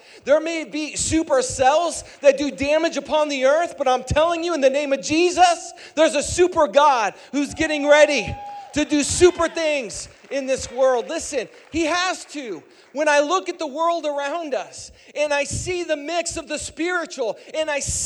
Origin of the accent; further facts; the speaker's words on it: Midwest, United States; I grew up in the Midwest, so I grew up in Tornado Alley. I'm pretty used to having to go to the basement and hearing the sirens once a month be tested.